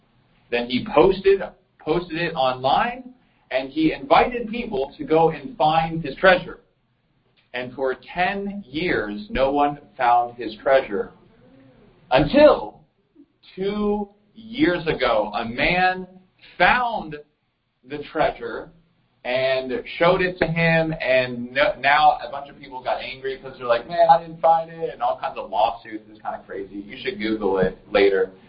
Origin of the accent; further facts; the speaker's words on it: Southern United States, United States; I am from the South.